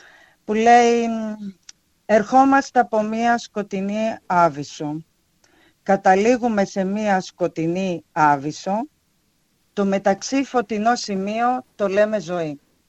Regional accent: Sachtouria, Crete, Greece; Το χωριό μου ονομάζεται Σαχτούρια, είναι ένα πολύ μικρό χωριό, η αλήθεια είναι. Είναι στην νότια πλευρά του νοπού Ρεθύμνης.

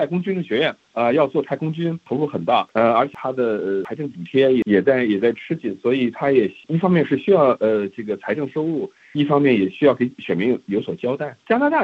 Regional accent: China

